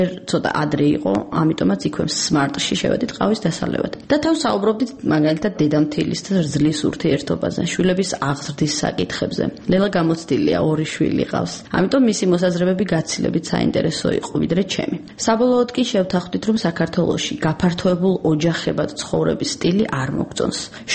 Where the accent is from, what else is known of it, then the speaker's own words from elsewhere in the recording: Ozurgeti, Guria, Georgia; ამ ცენტრში გატარებულმა რამდენიმე საათმა ჩემი ბავშვობა გამახსენა. ოზურგეთში თუ რაიმე სახის ბავშვთა გაერთიანება იყო, ყველგან ვიყავი ჩართული.